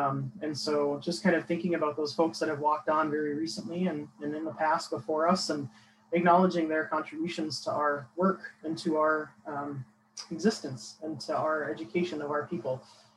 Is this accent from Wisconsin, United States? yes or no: yes; Bayfield, Wisconsin, United States; I say I'm from Bayfield, because everybody knows the tourist destination of Bayfield, but I really am an enrolled member of the Red Cliff Band of Ojibwe.